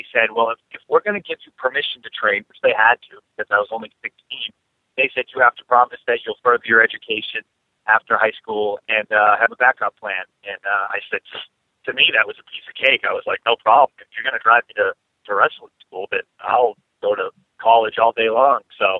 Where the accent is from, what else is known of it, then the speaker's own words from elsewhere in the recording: Carver, Massachusetts, United States; I'm driving from Seekonk back to home base, which is in Carver, Mass.